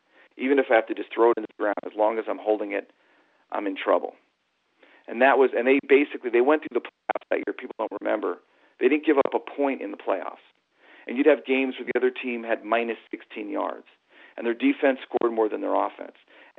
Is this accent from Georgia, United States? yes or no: no; Chicago, Illinois, United States; Well, I grew up in Chicago, and I was a big sports fan